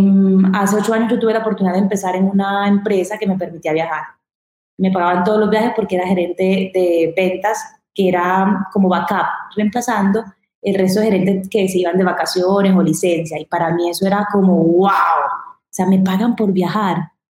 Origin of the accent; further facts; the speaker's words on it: Caribbean coast, Colombia; Yo soy una mujer colombiana costeña